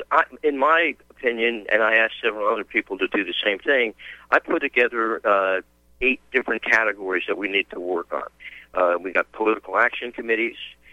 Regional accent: New Jersey, United States; I'm originally from New Jersey. I'm not going back there.

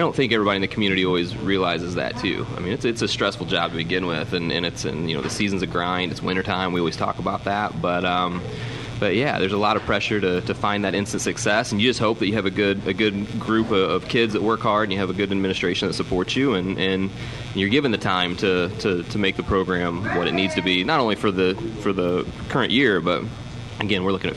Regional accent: Indiana, United States; I just saw a thing, not my hometown, but in the area, but there in Indiana

